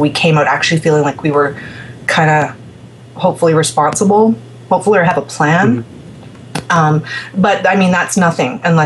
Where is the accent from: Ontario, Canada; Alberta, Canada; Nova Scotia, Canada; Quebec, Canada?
Ontario, Canada; I'm from Ontario, where you're from